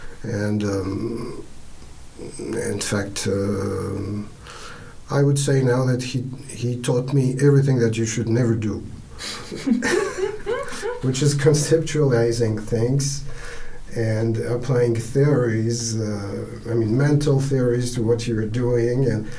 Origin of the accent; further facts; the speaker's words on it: Grenoble, Auvergne-Rhône-Alpes, France; I was still in Grenoble, which is my hometown, so it's in the French Alps.